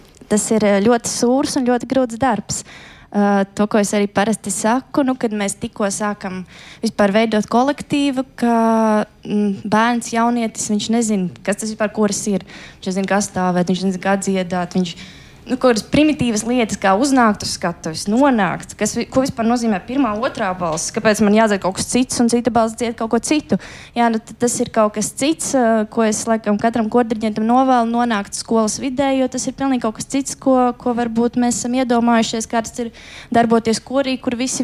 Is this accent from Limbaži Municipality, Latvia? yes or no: no; Kārsava, Latgale, Latvia; es nāku no Latgales patiesībā, no mazas pilsētiņas Kārsavas